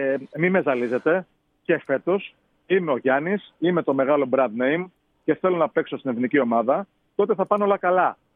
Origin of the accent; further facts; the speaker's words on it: Greece; Παρότι είμαστε Έλληνες και αγαπάμε τη χώρα μας